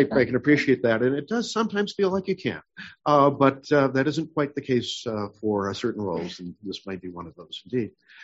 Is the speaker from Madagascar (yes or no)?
no; Nevada, United States; now in California, United States; born and raised in Nevada, I've been in California, so I get the difference between red, blue, and purple.